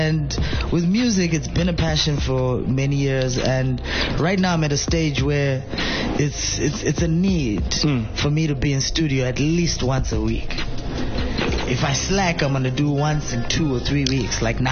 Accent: Zimbabwe; They know that I'm from Zimbabwe. I rep Zimbabwe.

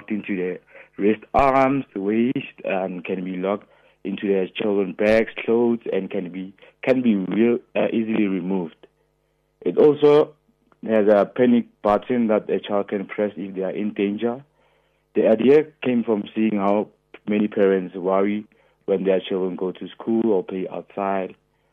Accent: Krugersdorp, Gauteng, South Africa; Born and bred in the Krugersdorp West, Mohale City, and I'm 23 years of age.

